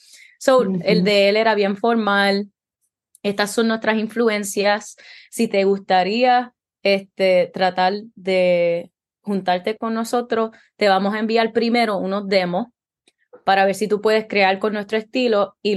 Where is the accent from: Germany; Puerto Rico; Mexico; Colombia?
Puerto Rico; Carolina; born there; also born or lived in Nebraska / California; Y yo nací ahí. Yo nací en Carolina. Vivimos ahí no mucho tiempo.